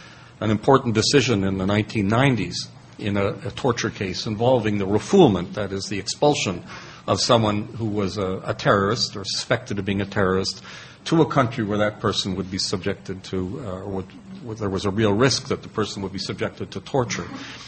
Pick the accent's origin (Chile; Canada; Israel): Canada; Montreal, Quebec; now in Ireland; I am originally from here, Montreal